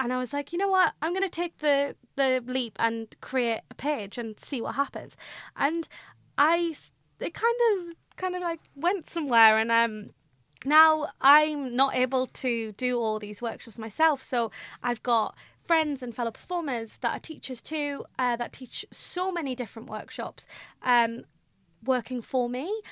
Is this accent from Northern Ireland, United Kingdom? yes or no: no; North East England, United Kingdom; accent: Mackem; said in my Macam accent, I do have a T in my name.